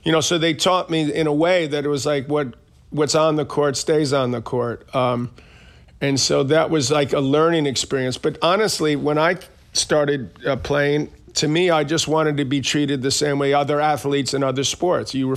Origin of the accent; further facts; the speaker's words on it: Queens, New York, United States; I grew up in Queens. I commuted on the train and the subway to my high school.